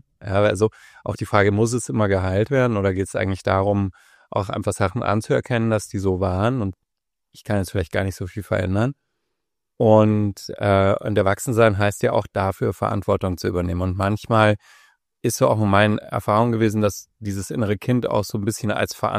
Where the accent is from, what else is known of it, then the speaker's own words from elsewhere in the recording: Germany; now in Vienna, Austria; Man hört, ich komme aus Deutschland.